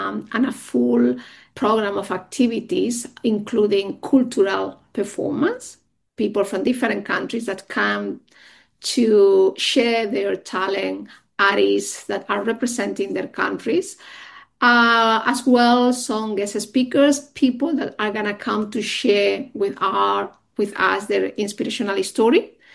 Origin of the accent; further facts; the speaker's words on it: Barcelona, Catalonia, Spain; English is a second language; moved away as an adult; now in Australia; I founded this charity 10 years ago when I came to Australia from Spain, from Barcelona.